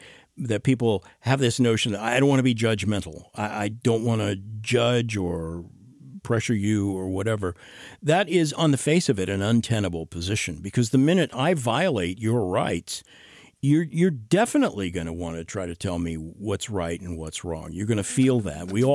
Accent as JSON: {"language": "English", "town": "Tulsa", "region": "Oklahoma", "country": "United States", "tie": "born or raised there", "said": "One was Tulsa, which is my hometown where I grew up. And one was Tampa, where I had just moved."}